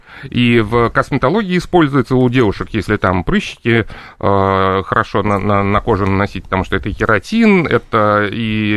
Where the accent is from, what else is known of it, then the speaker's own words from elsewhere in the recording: Moscow, Russia; Я жил, вырос на ВДНХ, рядом со мной был Останкинский завод.